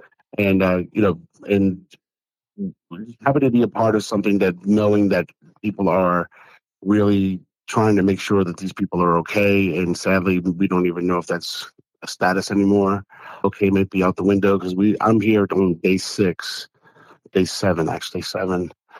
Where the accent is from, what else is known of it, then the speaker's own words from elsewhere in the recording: New Orleans, Louisiana, United States; because of the fact that we're from New Orleans and New Orleans had Katrina